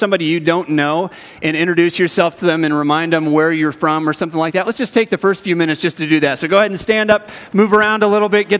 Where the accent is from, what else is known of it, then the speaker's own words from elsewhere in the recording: Rock Island, Illinois, United States; I grew up in Rock Island, Illinois.